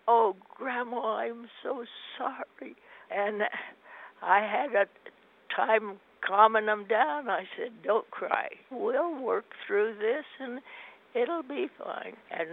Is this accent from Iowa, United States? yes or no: yes; Iowa, United States; born there; and I was born in Iowa in 1914.